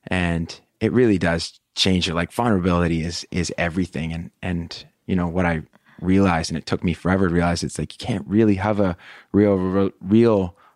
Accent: Canada; Yeah, okay. Pacific Northwest.

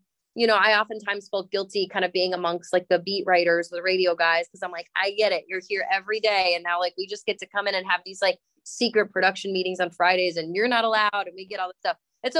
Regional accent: Minnesota, United States; Because I'm from Minnesota, born and raised

